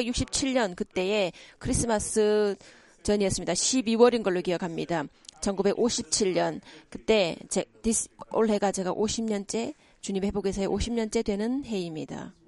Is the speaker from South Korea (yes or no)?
no; Toronto, Ontario, Canada; 제가 토론토에서 왔습니다.